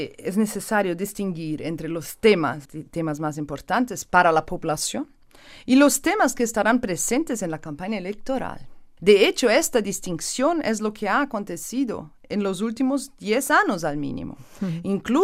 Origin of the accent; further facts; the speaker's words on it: Brazil; Spanish is a second language; Yo soy brasileña, entonces nosotros decimos en Brasil que el fútbol es una cajita de sorpresas